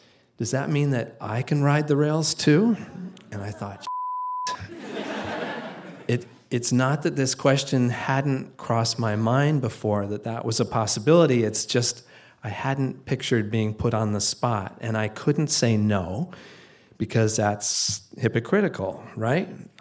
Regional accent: Denver, Colorado, United States; I grew up in Denver, and a lot of my adventures began from there.

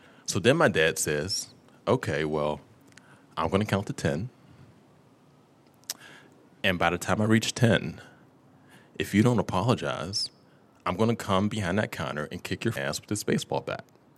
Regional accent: Pittsburgh, Pennsylvania, United States; so I'm from Pittsburgh, PA, born and raised, and I still live there now.

